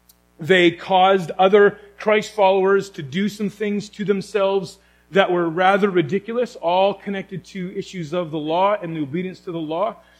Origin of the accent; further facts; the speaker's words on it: Moncton, New Brunswick, Canada; now in Prince Edward Island, Canada; whether we're from Prince Edward Island or from away, which I am from Moncton, which even that close proximity, I'm still from away, even though my kids are not from away.